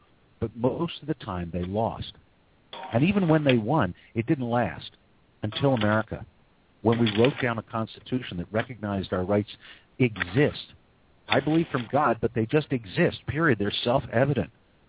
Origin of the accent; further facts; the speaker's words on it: Philadelphia, Pennsylvania, United States; I'm a white fella, and I'm blacker than Mr. Obama, because I grew up in Bill Cosby's neighborhood in Philadelphia speaking native Ebonics